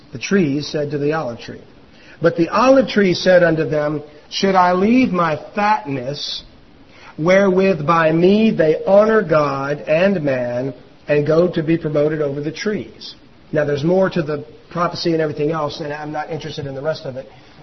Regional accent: Louisiana, United States; And see, even I knew that, and I'm from Louisiana.

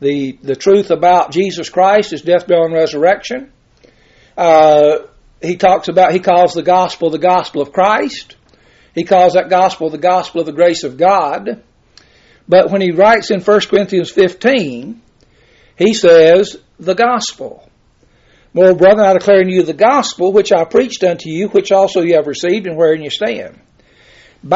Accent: the South, United States; My grandkids, the gospel. I'm from the South.

